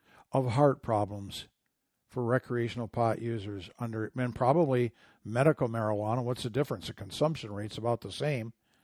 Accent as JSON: {"language": "English", "region": "Michigan", "country": "United States", "said": "My home state of Michigan."}